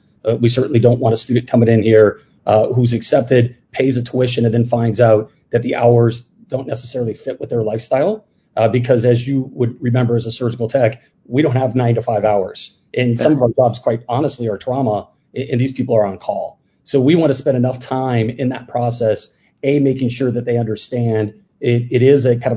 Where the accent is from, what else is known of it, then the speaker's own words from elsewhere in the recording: Phoenix, Arizona, United States; we're both from Phoenix. And so it was a great opportunity to give back to our roots there in the Arizona area.